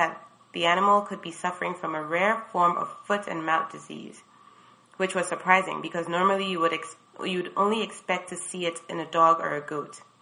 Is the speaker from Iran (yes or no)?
no; Accra, Greater Accra, Ghana; moved away as an adult; I am 27 years old. I was born and raised in Accra, which is the capital of Ghana in West Africa. I went to school there from about nursery through to senior high school.